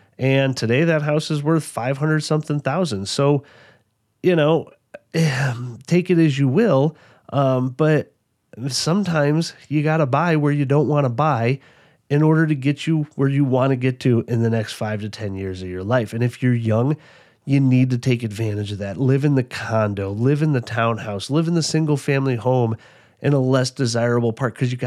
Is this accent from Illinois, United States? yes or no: yes; Chicago, Illinois, United States; now in Denver, United States; I'm from Chicago originally, as you may know, where lots of people take public transportation.